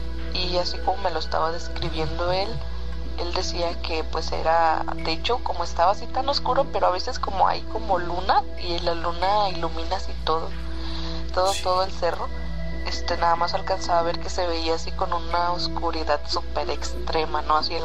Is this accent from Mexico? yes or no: yes; Michoacán, Mexico; de Michoacán.